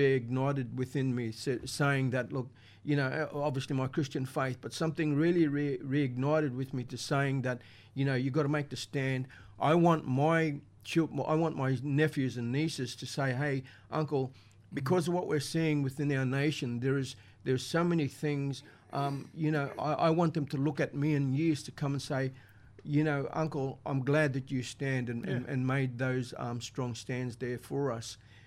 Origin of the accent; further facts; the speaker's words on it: Wandekla, Queensland, Australia; also born or lived in Atherton; So I grew up there and born in Atherton, but I grew up in Wandekla. And I mean, that's out there in the sticks.